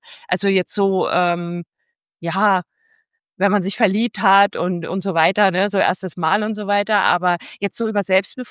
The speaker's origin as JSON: {"language": "German", "region": "Bavaria", "country": "Germany", "said": "Also ich komme jetzt aus Franken, aus Bayern"}